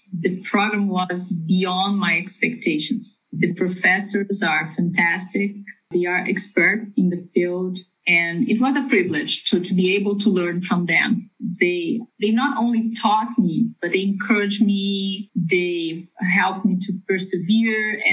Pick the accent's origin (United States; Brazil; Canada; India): Brazil; including one from a school in Brazil, which I accepted and decided to move back.